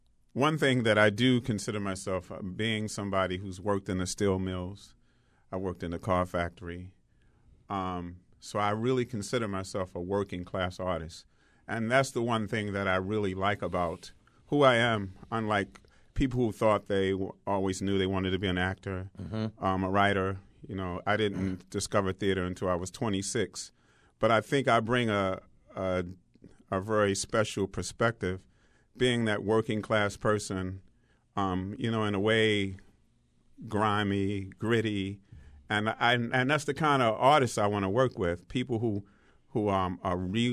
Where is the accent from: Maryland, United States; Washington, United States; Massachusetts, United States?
Maryland, United States; Turner Station; Yeah, I grew up in Turner Station, which is at the other end of Dundalk, and I had never seen a play until I was actually in a play.